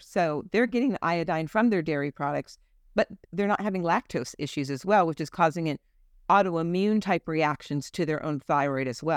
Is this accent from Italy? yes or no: yes; Italy; So again, if you are a seafaring people, like for instance, I'm from the Mediterranean. I'm Italian. My husband's Greek.